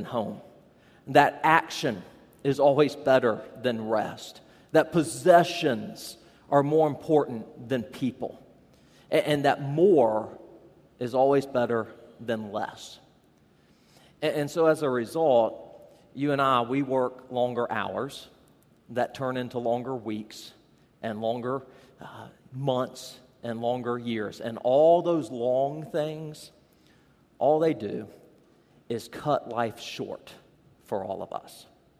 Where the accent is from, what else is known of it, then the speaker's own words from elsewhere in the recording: the South, United States; Okay, I'm from the South